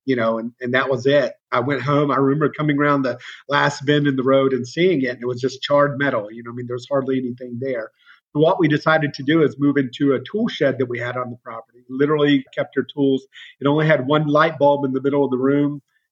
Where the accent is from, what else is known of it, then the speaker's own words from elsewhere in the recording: Florida, United States; born there; So I was born in Florida to a teenage mom.